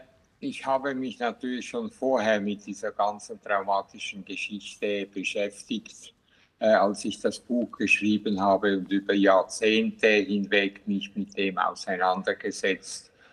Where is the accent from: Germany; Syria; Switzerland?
Switzerland; born there; Ich bin zwar kein Schweizer, ich bin ein Ausländer immer noch. Ich bin in der Schweiz geboren, aber ich bin ein Migrant.